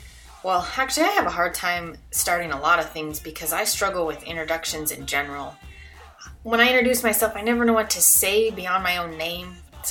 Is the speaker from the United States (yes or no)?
yes; Salt Lake City, Utah, United States; I grew up in Salt Lake. I went to the same high school that my parents went to.